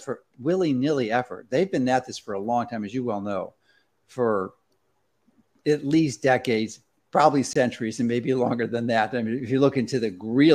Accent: Chicago, Illinois, United States; I mean, I'm from Chicago.

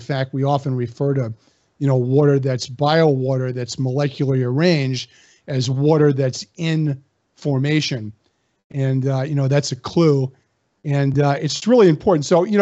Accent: New York, United States; Well, you know, I grew up in New York. My dad was a dentist

